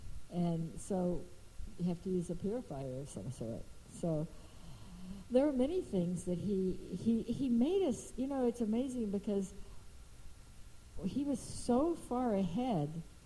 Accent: Texas, United States; Even then, not very much so, but I grew up in Texas. Nobody ever heard of vegetarianism or yoga.

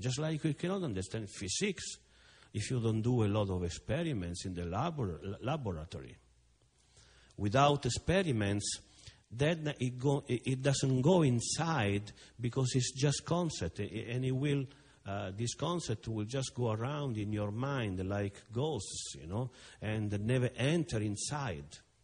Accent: Rome, Lazio, Italy; I was born in Rome, so it's the, you know, is the Catholic Church. There is a church every 100 meters in Rome. So I was going to school at the time.

